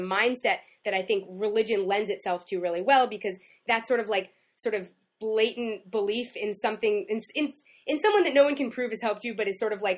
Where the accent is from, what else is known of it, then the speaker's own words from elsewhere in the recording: United States; That's something that, as an American, I would have a hard time with.